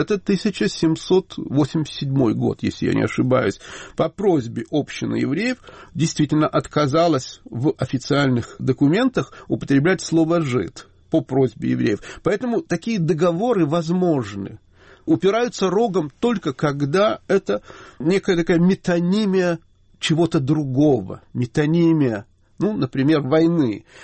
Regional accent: Chernivtsi, Chernivtsi Oblast, Ukraine; Я ведь не просто украинец или жидобандеровец. Я вырос в Черновцах.

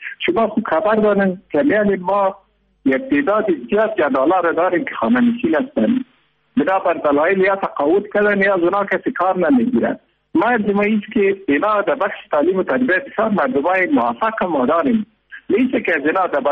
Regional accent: Afghanistan; ما افغان هستیم و افغانستان هست

